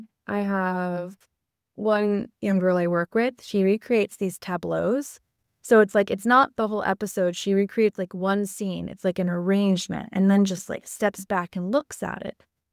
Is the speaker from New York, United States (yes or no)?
yes; New York, United States; So I'm from New York, so I've seen a lot of pizza dough getting stretched out.